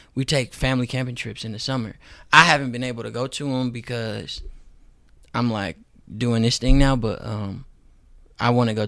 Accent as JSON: {"language": "English", "town": "Oakland", "region": "California", "country": "United States", "said": "I mean, I told like my close partners, but you know, I'm from Oakland. My story isn't even that unique when it comes to like hardships."}